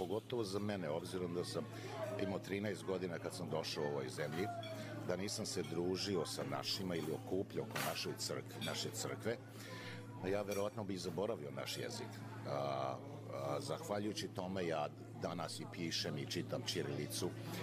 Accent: Kruščica, Vojvodina, Serbia; born there; moved away; rođen sam u Kruščici, Bela crkva u Banatu, a ovde sam više od 50 godina. Došli smo 67. godine u poseti svom pokojnom dedi na 2 godine

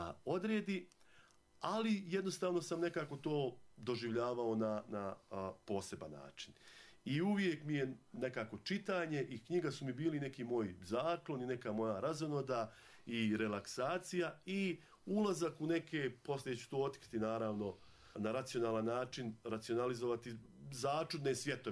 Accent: Banja Luka, Republika Srpska, Bosnia & Herzegovina; Ja sam rođen u Banja Luci, u Krupi na Vrbasu. Zapravo sam završio osnovnu i srednju školu.

